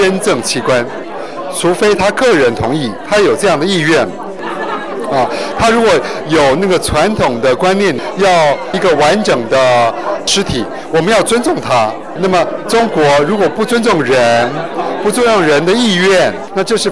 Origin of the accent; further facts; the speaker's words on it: Taiwan; born there; 我出生在台湾，我没有经历过中共的统治，